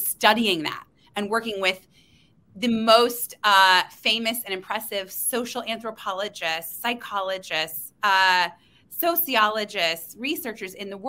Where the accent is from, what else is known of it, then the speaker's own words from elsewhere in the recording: Indiana, United States; I'm from Indiana. I'm a Hoosier.